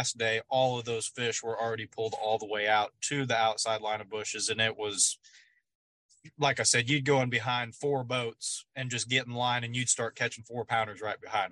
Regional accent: Oklahoma, United States; Like, I'm from Oklahoma here on Grand Lake

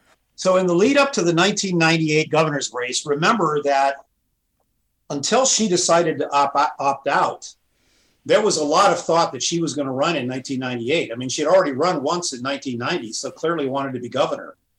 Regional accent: Montana, United States; I ran my brother's campaign for the state legislature in Montana in my home state.

